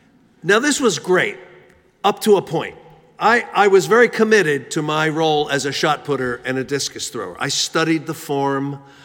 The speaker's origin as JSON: {"language": "English", "town": "Philadelphia", "region": "Pennsylvania", "country": "United States", "tie": "born or raised there", "said": "Where I grew up in Philadelphia, all the peers seemed to be very drawn to athletics"}